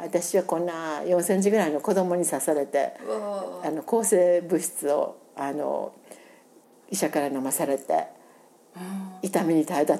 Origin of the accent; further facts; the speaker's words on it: Osaka, Japan; moved away as an adult; also born or lived in Kobe / Hawaii; はい、ずっと大阪でおりまして、大阪ので学校出まして、勤めてる間に何やら結婚しまして、ほいで神戸行きまして。